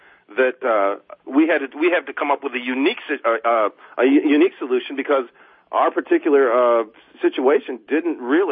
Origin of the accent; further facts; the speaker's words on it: Michigan, United States; I'm from Michigan. I can't live there, Tom.